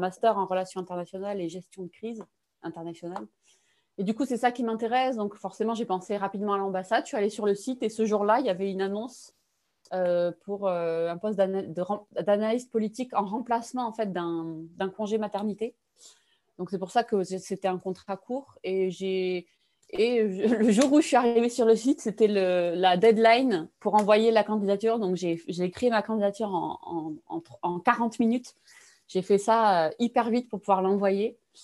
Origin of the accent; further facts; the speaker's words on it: Toulouse, Occitanie, France; Je suis toulousaine, région toulousaine. J'y suis née, j'y ai grandi, voilà